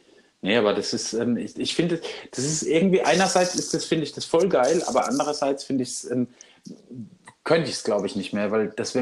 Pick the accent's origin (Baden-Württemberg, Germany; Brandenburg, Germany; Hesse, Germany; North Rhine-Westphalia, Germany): Baden-Württemberg, Germany; Wiesloch; Ich komme aus Baden-Württemberg. Das ist aus der Kurpfalz, aus Wiesloch. Das ist nicht Schwaben.